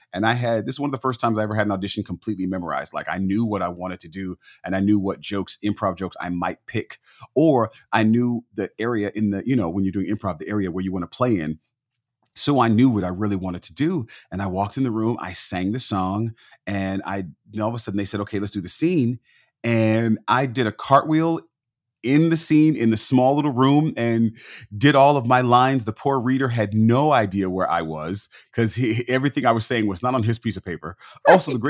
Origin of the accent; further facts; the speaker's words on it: California, United States; Don and I, we're from California, and we would go to Disneyland weekly, like on the weekends.